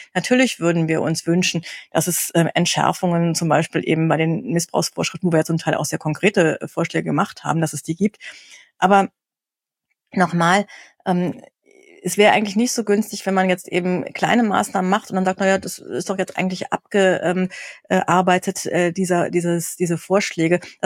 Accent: Northern Germany, Germany; Also ich stamme aus dem Norden, aber nach 30 Jahren ganz klar Rheinland.

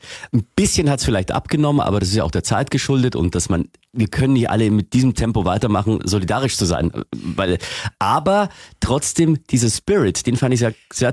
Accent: Bavaria, Germany; bei uns war das mal noch früher, wo ich herkomme aus Niederbayern

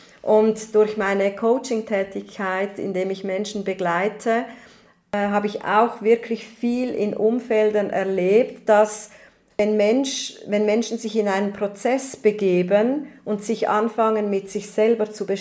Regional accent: Switzerland; Ich bin Schweizerin

